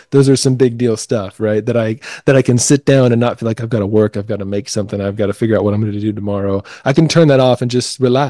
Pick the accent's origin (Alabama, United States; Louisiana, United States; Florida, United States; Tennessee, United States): Alabama, United States; I had heard there is this river that I grew up next to in Alabama